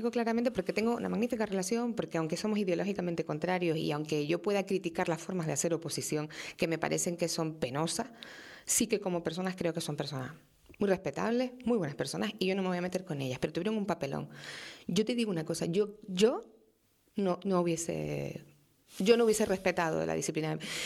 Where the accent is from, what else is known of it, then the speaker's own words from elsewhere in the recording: Canary Islands, Spain; yo soy muy canaria